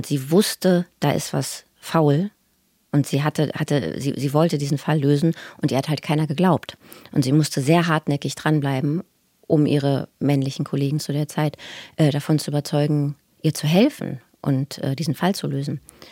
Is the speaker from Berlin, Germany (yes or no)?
yes; Berlin, Germany; Ich bin in Wilmersdorf aufgewachsen und meine ganze Familie hat in einer Straße gewohnt.